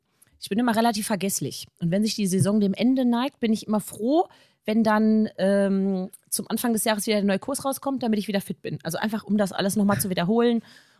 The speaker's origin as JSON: {"language": "German", "town": "Hagen", "region": "North Rhine-Westphalia", "country": "Germany", "said": "ich bin noch 38, ich komme aus Hagen"}